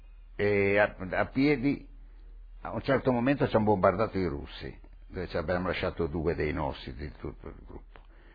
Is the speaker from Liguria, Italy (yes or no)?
yes; Liguria, Italy; arriva un gruppo, fra i quali c'era uno di Genova, che essendo liguri ci siamo messi a parlare